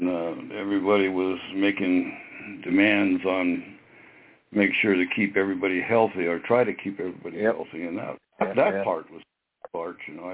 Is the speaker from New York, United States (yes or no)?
no; Watsonville, California, United States; You know, I'm from Santa Cruz, Watsonville.